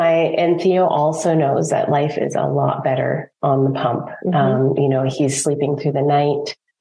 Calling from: Ontario, Canada; I'm calling in from Ontario, Canada.

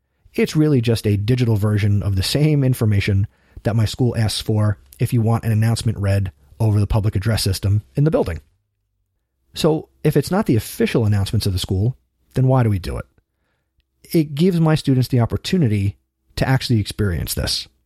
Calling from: Montreal, Quebec, Canada; I'm writing from Montreal, Canada

